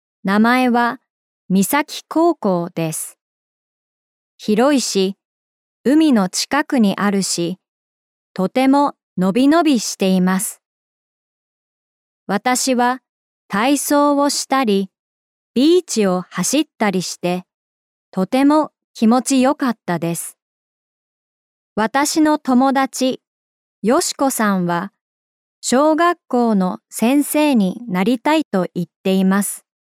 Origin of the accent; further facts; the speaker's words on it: United Kingdom; Japanese is a second language; でも私はイギリス人ですから日本でスコーンを食べてちょっとおかしいと思いました。